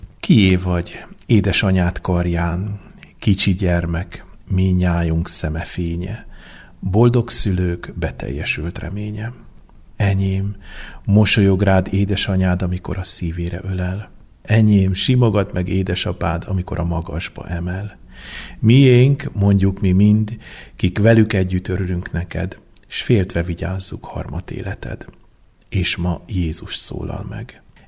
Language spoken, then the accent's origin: Hungarian; Transdanubia, Hungary; feleségem kárpátaljai, ilyen dunántúli vagyok